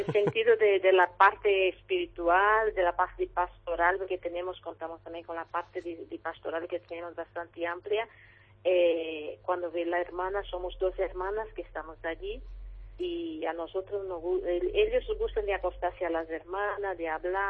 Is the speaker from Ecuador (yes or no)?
no; Brazil; Spanish is a second language; moved away as an adult; now in Spain; Yo soy del Brasil.